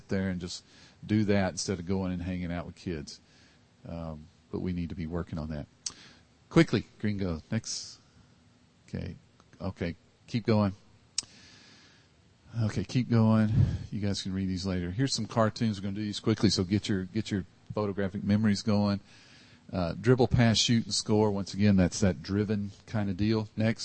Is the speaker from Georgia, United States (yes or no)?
yes; Savannah, Georgia, United States; I remember growing up in Savannah, Georgia in 1958, we had our nuclear bomb drill.